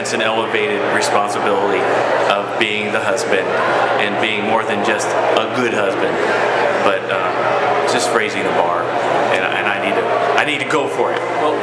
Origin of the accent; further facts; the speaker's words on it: Little Rock, Arkansas, United States; we're from Little Rock.